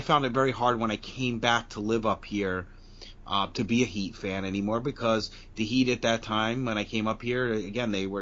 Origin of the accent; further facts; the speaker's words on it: Brooklyn, New York, United States; And obviously, I'm originally from Brooklyn.